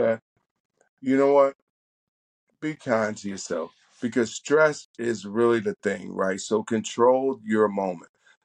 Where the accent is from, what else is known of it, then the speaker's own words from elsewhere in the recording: the South, United States; now in Washington DC area, United States; You know, I'm from the South, so everything is chicken. Living up in the DMV, chicken wings, mumble sauce.